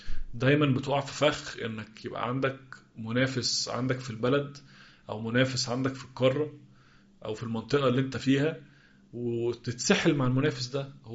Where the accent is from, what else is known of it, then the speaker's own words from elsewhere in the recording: Egypt; أكبر نادي عندنا في مصر